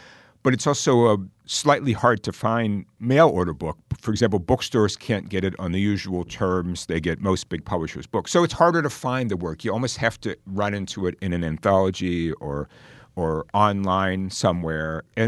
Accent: Pittsburgh, Pennsylvania, United States; I have thought about a collection about writers from my hometown of Pittsburgh, which is a remarkable variety of people.

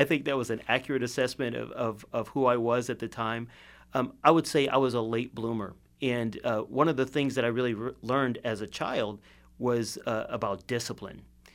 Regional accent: Evanston, Illinois, United States; I grew up in a city just north of Chicago called Evanston, Illinois.

